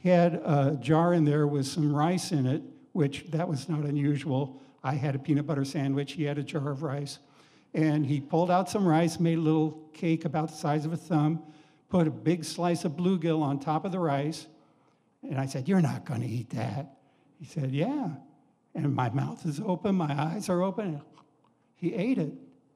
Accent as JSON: {"language": "English", "town": "Alton", "region": "Illinois", "country": "United States", "tie": "born or raised there", "said": "ended up being demobilized in southern Illinois, near my hometown of Alton, Illinois, where he wanted to go to college and was looking for a place to live."}